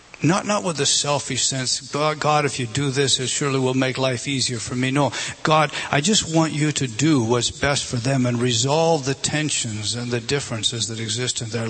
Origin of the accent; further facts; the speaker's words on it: California, United States; And I'm just from Southern California at the time, and I about died.